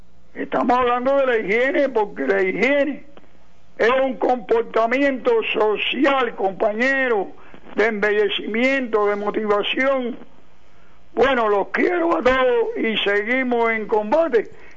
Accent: Cuba; Yo diría que como buen cubano

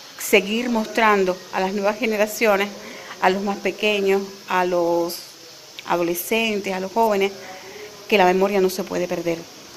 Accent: Santiago de Cuba, Cuba; estando en Santiago de Cuba, que es mi tierra natal

